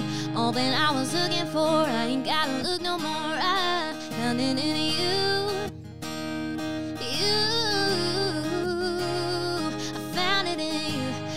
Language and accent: English; Alabama, United States; Alabama. Yes.